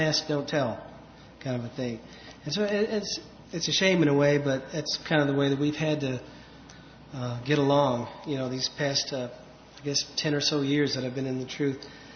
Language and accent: English; Braidwood, Illinois, United States; raised not too far from here. In a little town called Braidwood, about 50 or 60 miles south.